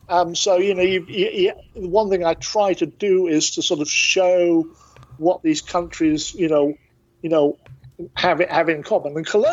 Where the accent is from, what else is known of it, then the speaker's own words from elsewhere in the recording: United Kingdom; growing up in Britain